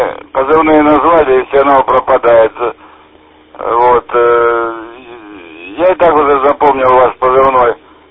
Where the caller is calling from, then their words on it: Lomovo, Belgorod Oblast, Russia; я работаю из Ломова, как я уже сказал, Карачанского района.